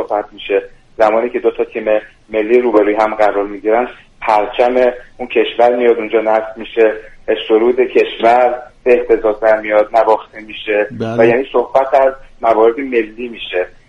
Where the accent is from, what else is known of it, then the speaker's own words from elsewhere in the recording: Iran; من به عنوان یک ایرانی اصلا چنین رویه‌ای رو نمی‌پذیرم